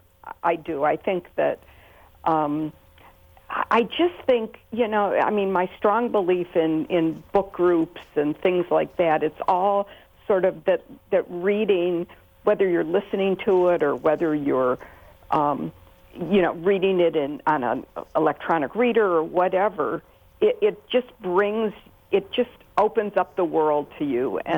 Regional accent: Detroit, Michigan, United States; But I have to say, I grew up in the city of Detroit, and I was there when the riots took place in 1968

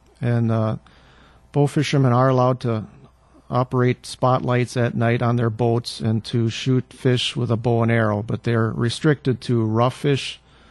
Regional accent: Wisconsin, United States; I grew up in Sheboygan County and never thought much happened there.

